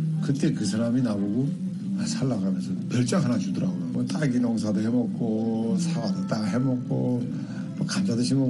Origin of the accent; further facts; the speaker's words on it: North Korea; now in China; 내 고향의 이름을 따서 그래서 우리 탈북자들이 나 우리 북경 와서